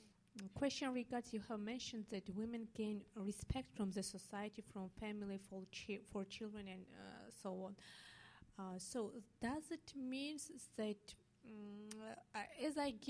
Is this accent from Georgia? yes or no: yes; Georgia; Because in my country, I'm from Georgia, former Soviet Republic